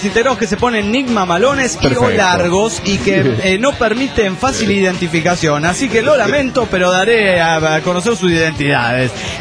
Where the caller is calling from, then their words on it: Tucumán, Argentina; de Tucumán.